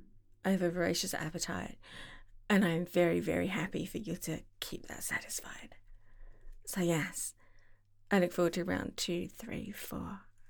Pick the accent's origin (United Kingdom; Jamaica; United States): United Kingdom; No, I'm always this polite. I'm British. What do you expect?